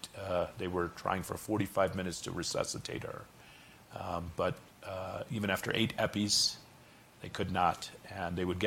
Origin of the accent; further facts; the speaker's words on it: Detroit, Michigan, United States; And I was from Michigan. I was from Detroit.